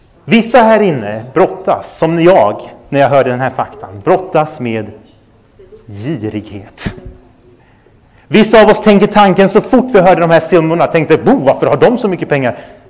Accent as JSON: {"language": "Swedish", "country": "Sweden", "tie": "born or raised there", "said": "Idag är jag 34 år gammal. Och när vi växte upp, jag växte upp i Sverige, kanonland."}